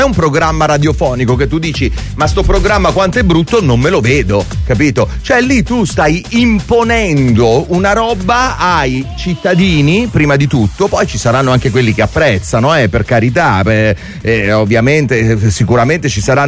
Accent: Naples, Campania, Italy; a me da napoletano

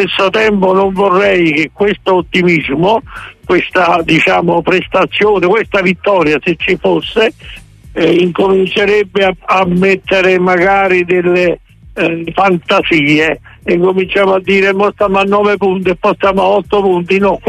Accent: Nola, Campania, Italy; now in Naples, Italy; io non sono napoletano di nascita, sono nolano, ma sono, e sono fiero di essere nolano, ma sono 50 anni che sto a Napoli

